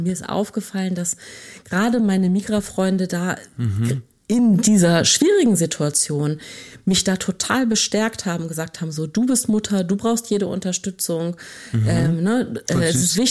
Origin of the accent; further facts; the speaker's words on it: Lower Saxony, Germany; wir sind beide in Niedersachsen aufgewachsen.